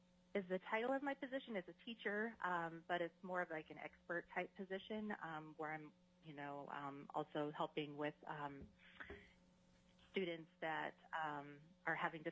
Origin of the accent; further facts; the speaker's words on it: Bozeman, Montana, United States; I was born and raised in Bozeman, Montana, and received my Bachelor's of Science in Elementary Education from Montana State University.